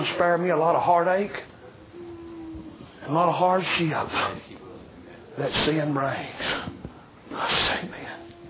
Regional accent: United States; born there; I was born in America to godly parents that love you.

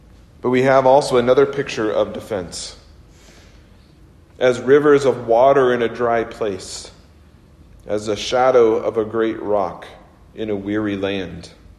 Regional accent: Missouri, United States; growing up in the Midwest, you know, outside of Kansas City

